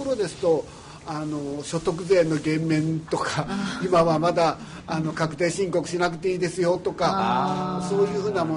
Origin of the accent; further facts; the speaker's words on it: Yamaguchi, Japan; あるいは私の実家は山口県なんですが、山口県にいたりするともう原発災害のことは過去の話なんですね